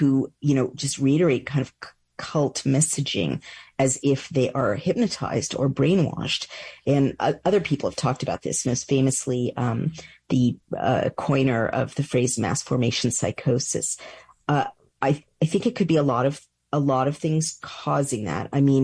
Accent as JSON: {"language": "English", "region": "California", "country": "United States", "said": "I mean, I'm from California, so I'm getting a little bit kind of, Eastern versus Western here"}